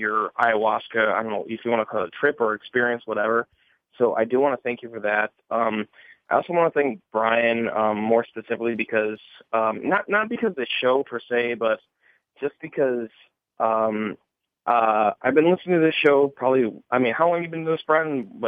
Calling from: Wisconsin, United States; Hey, it's … from Wisconsin.

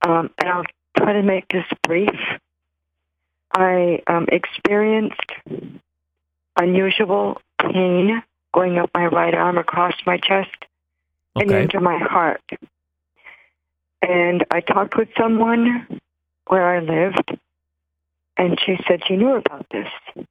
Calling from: Austin, Texas, United States; I'm calling from Austin, Texas.

